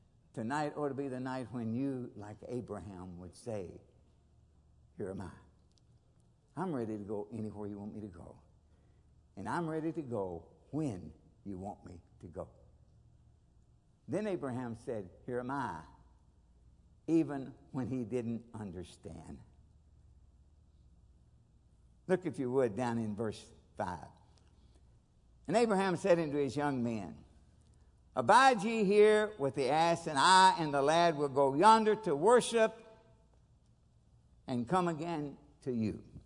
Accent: Kentucky, United States; Lord, I'm from Kentucky. We have a difficulty with English.

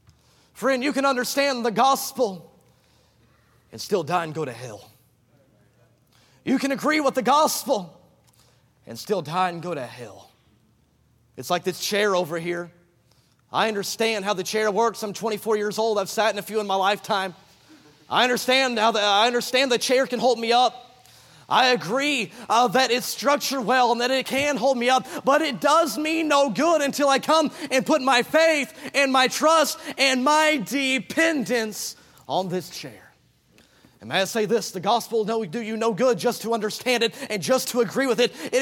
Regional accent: the South, United States; I'm from the South, you understand.

